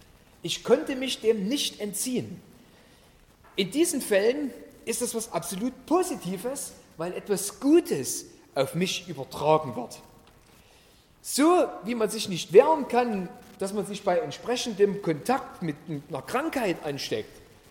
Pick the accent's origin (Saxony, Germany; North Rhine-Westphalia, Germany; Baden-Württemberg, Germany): Saxony, Germany; Limbach-Oberfrohna; Ich komme aus Limbach-Oberfrohna. Wird vielleicht nicht jedem was sagen, das liegt neben Chemnitz.